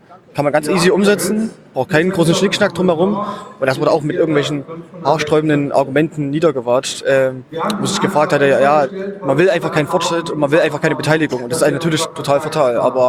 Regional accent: Erfurt, Thuringia, Germany; Also ich komme aus Erfurt

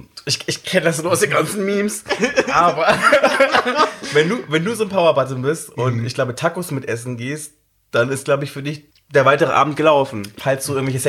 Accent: Cologne, North Rhine-Westphalia, Germany; Ich komme ursprünglich aus Köln, beziehungsweise habe da mal gewohnt, habe da eine tolle Zeit gehabt.

